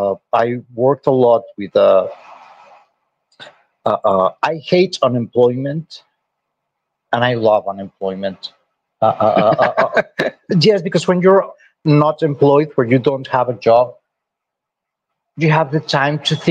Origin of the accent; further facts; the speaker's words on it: United States; I mean, we grew up in the United States in the Anglo science fiction